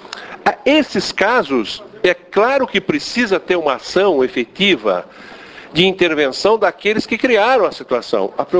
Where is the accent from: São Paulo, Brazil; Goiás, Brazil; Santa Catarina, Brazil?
São Paulo, Brazil; Ferraz de Vasconcelos; also born or lived in Suzano; eu sou de Suzano... Nasci em Suzano e sou de Ferraz de Vasconcelos, é periferia, nasci lá. Aquela região tem 800 mil habitantes